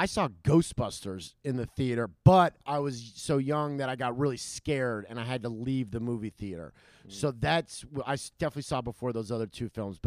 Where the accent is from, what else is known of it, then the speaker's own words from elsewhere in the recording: Los Angeles, California, United States; I grew up in Los Angeles, and like there was a line to see it.